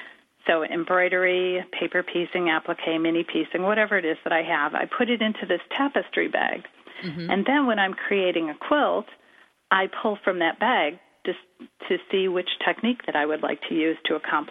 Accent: Chicago, Illinois, United States; And since I'm from Chicago and have a lot of memories of that building

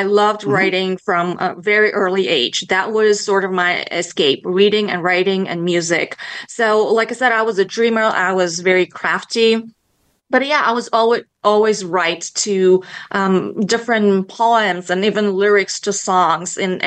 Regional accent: Bulgaria; Well, I was born in Bulgaria

